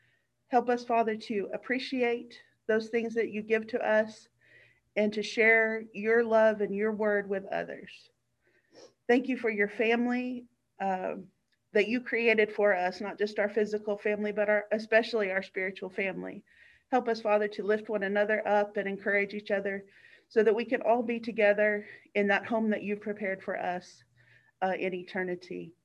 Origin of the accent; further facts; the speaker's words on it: Texas, United States; Now, I'm from Texas, and this was Virginia, and it was my first time away from home.